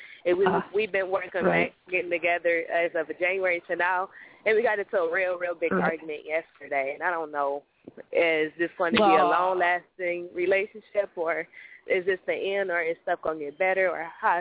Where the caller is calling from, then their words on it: Detroit, Michigan, United States; I'm calling from Detroit, Michigan.